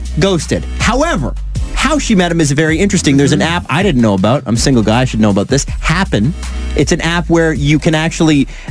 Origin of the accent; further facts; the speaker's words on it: Scarborough, Ontario, Canada; grew up in Scarborough. It's not that far, but okay.